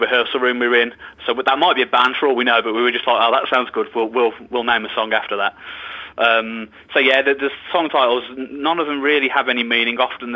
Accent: Wolverhampton, West Midlands, United Kingdom; I mean, the band's interesting, because I'm from Wolverhampton.

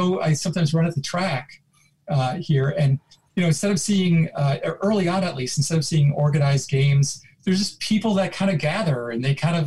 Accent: Wisconsin, United States; growing up in Wisconsin, I thought it was a pain when my parents asked me to sort of like go weed the yard

